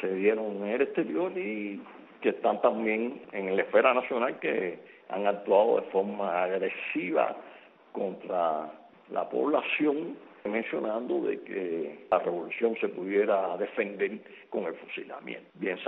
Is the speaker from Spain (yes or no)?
no; Cuba